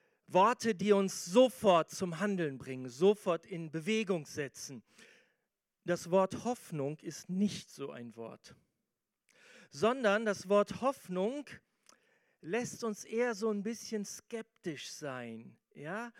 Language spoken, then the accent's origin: German; Germany; ihr wisst, ich komme aus Deutschland. Wir sind erstmal reich in Deutschland.